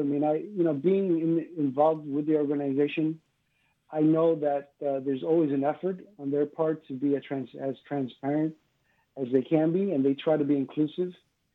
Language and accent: English; New York City, New York, United States; I grew up in New York City. A lot of ex New Yorkers live here.